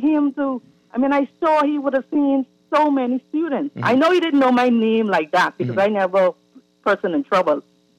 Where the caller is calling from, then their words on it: North Carolina, United States; I'm actually calling from North Carolina.